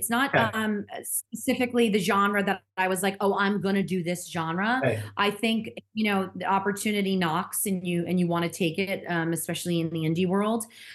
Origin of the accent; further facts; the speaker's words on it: New Jersey, United States; because we're both from New Jersey, right. Which was really fun. And so we kind of talked a little bit about our childhood growing up there.